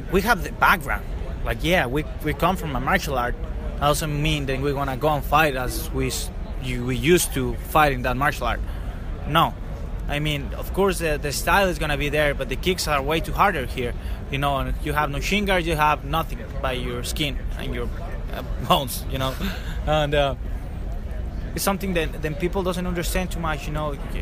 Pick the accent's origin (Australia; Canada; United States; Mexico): Mexico; English is a second language; the past 2 years has been crazy in Mexico, you know. Now more people knows me in my hometown.